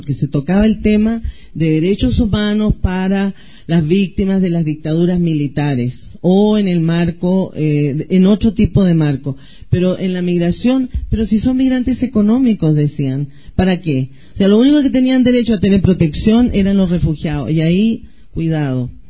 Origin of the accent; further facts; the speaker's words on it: Chile; now in Europe; yo como chilena, refugiada en Europa